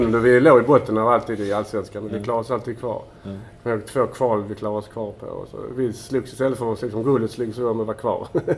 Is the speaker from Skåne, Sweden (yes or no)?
yes; Malmö, Skåne, Sweden; I och med att jag kommer från Malmö från första början